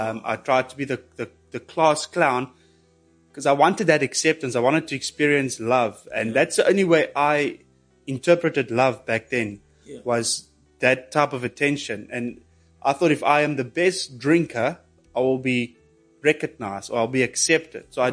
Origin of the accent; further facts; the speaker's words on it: Pretoria, Gauteng, South Africa; born there; So I was born in Pretoria, and my dad actually walked out on us when I was 6 years old.